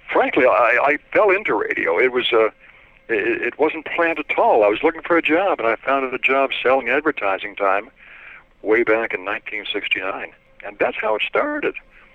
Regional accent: Toronto, Ontario, Canada; I mean, I was 8 or 9 years old when I rode the Toronto subway unescorted.

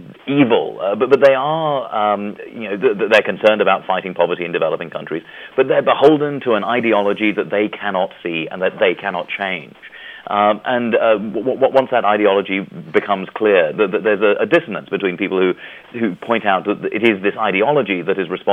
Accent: United Kingdom; my father was born in Fiji, my mother in Kenya, and I grew up in Britain

